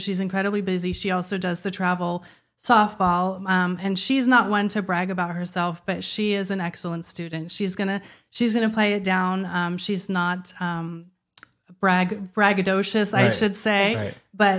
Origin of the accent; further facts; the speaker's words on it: Newport Beach, California, United States; Lived in the Orange County, Newport Beach, Irvine area. That's mm-hmm. where he and I both grew up.